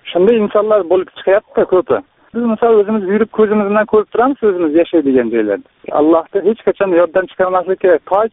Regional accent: Samarkand, Samarqand Region, Uzbekistan; now in Kazakhstan; Qozog'istondan telefon qilyapman, o'zim Samarqanddanman

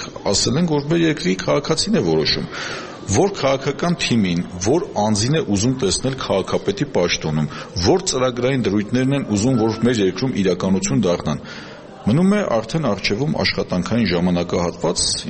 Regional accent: Yerevan, Armenia; սա ամենամտահոգիչ ինձ համար հանգամանքն է որպես երևանցի

